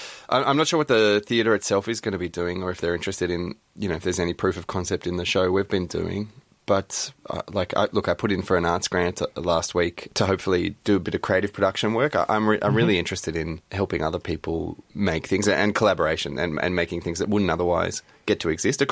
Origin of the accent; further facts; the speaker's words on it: Melbourne, Victoria, Australia; I grew up in Melbourne.